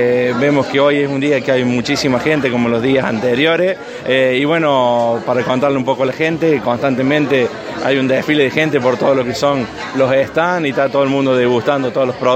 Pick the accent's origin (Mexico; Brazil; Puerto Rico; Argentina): Argentina; Villa María, Córdoba; nosotros somos de Villa María.